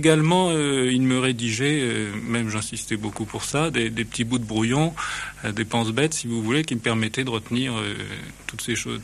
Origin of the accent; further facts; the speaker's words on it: Morocco; J'ai passé toute mon enfance au Maroc, c'est-à-dire que donc je suis français et en même temps j'ai des attaches dans les pays orientaux, si on peut dire.